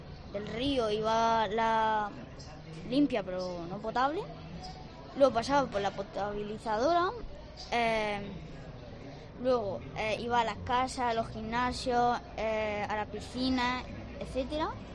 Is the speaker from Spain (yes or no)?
yes; Alcantarilla, Region of Murcia, Spain; Yo, de Alcantarilla.